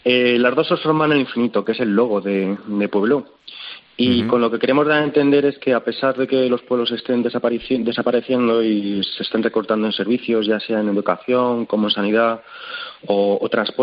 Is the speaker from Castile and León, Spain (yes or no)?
no; Madrid, Community of Madrid, Spain; yo nací en Madrid y he vivido en Madrid, pero todas mis familias son de dos pueblos de Segovia.